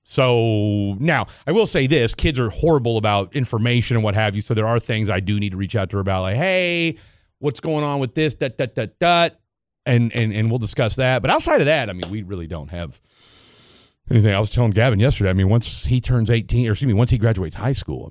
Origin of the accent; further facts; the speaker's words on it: Topeka, Kansas, United States; I am going to be catching a flight to my hometown, Topeka, Kansas.